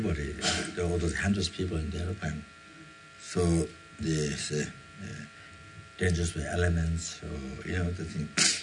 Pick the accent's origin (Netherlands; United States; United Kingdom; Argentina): Argentina; English is a second language; I came from Argentina, but something which came from Russia.